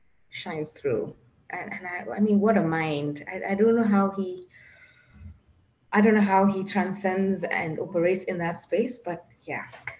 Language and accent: English; Kenya; first language Tugen; English is a second language; sang it in my mother tongue, which is Tugen, Kalenjin Tugen